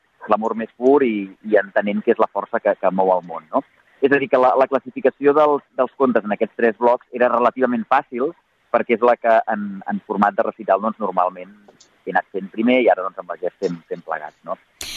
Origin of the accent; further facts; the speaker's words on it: Catalonia, Spain; jo sóc català, diguem, de tota la vida